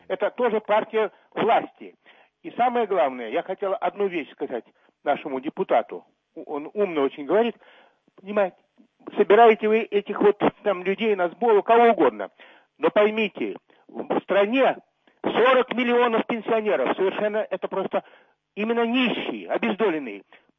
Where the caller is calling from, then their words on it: Moscow, Russia; Я из Москвы звоню, моя фамилия.